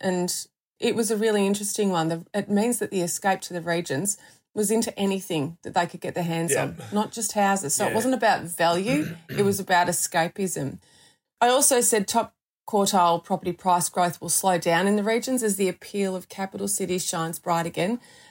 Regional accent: Victoria, Australia; certainly in my home state, we didn't anticipate Melbourne having another monster lockdown

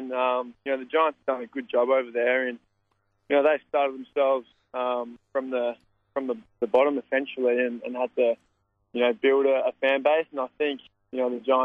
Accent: South Australia, Australia; so I had no choice but to be back in my home state playing for, you know, a big club in South Australia

